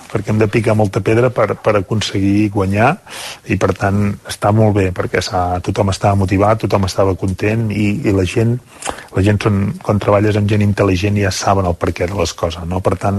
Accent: Folgueroles, Catalonia, Spain; Bueno, jo sóc de Folgueroles, jo sóc osonenc

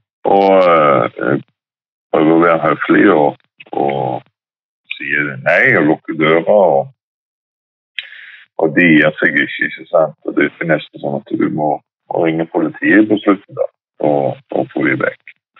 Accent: Stavanger, Rogaland, Norway; now in Sandnes, Norway; Jeg var ferdig og var hjemme i Stavanger, og jeg hadde flyttet til Sandnes.

